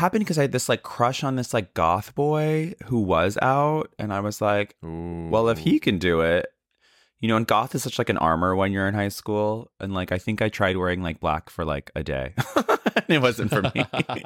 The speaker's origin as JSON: {"language": "English", "town": "San Francisco", "region": "California", "country": "United States", "tie": "born or raised there", "also_born_or_lived": "Canada", "said": "So I was born in Canada, and I moved to the States in my youth. At the age of three, I lived in San Francisco. So I was in San Francisco at this time"}